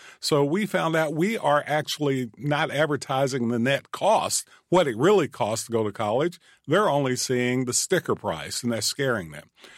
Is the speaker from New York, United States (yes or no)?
no; Manchester, Kentucky, United States; starting off the listening tour of my hometown of Manchester and talking with the community members there